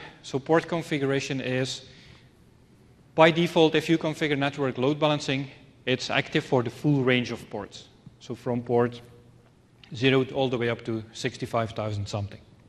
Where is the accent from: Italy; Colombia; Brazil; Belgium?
Belgium; I'm from Belgium